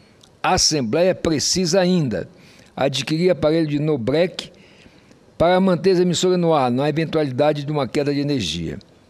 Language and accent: Portuguese; Roraima, Brazil; born there; como roraimense, como uma pessoa que nasceu em Roraima